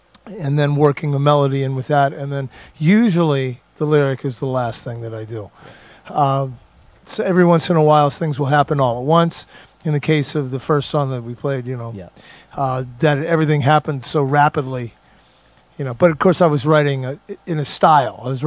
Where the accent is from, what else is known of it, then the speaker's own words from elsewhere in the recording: Toledo, Ohio, United States; born there; also born or lived in Pennsylvania / Maryland; So I was born in Toledo, lived there for a whole 2 weeks, and then we moved to different towns in Ohio, then Pennsylvania, then Maryland.